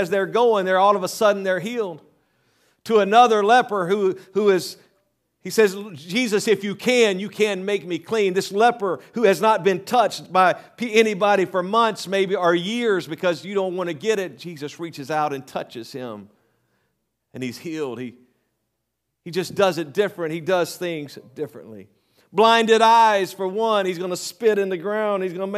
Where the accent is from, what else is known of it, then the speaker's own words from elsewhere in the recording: Louisiana, United States; I'm from Louisiana, so typically I go unique, and my daughter makes fun of me.